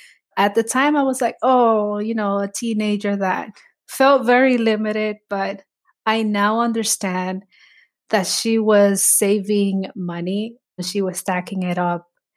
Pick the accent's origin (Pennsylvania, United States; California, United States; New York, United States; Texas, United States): New York, United States; Bronx; also born or lived in Dominican Republic; Like, I remember growing up in the Bronx. I immigrated in the 90s. My mom brought me here from Dominican Republic, and she raised me as a single mother.